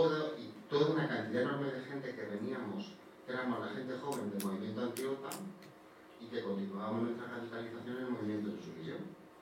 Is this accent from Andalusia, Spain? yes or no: yes; Linares, Andalusia, Spain; En Jaén también, yo soy de Linares